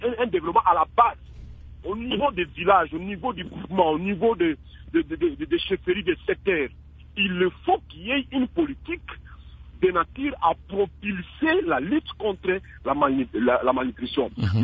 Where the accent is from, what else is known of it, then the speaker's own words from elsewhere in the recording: Ituri, DR Congo; présenter mes condoléances à toutes les familles trouvées chez moi en Ituri